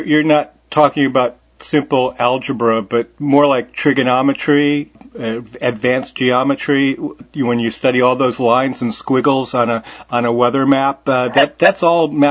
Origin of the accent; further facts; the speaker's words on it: Milwaukee, Wisconsin, United States; Well, I grew up in Milwaukee, and it's an entirely different attitude towards snow and ice.